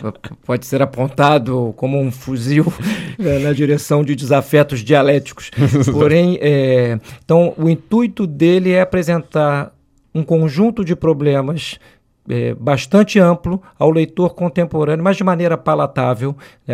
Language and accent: Portuguese; Rio de Janeiro, Brazil; no Rio de Janeiro, cidade onde nasci, onde vivo